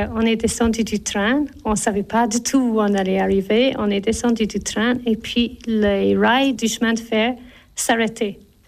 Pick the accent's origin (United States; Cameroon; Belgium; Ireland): Ireland; now in La Chaux-de-Fonds, Switzerland; Je viens d'Irlande et ça fait 29 ans la première fois que je suis venue en Suisse. J'ai 2 enfants. J'habite à La Chaux-de-Fonds maintenant, mais j'ai habité au Brenet, au Locle, au Prévost.